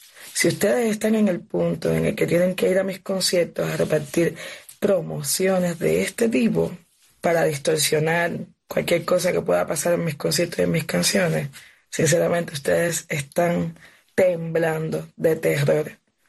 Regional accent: Cuba; mi pueblo, el pueblo de Cuba

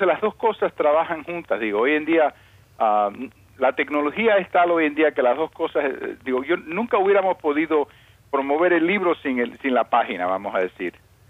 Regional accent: Cuba; La primera parte es yo como niño creciendo en Cuba, cuando están ocurriendo todos estos cambios en Cuba.

